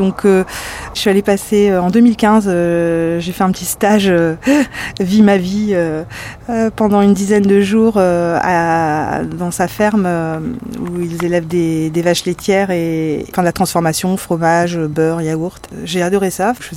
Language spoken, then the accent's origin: French; Callac, Brittany, France; moi j'ai grandi en Centre-Bretagne, à Calac, donc dans un milieu assez rural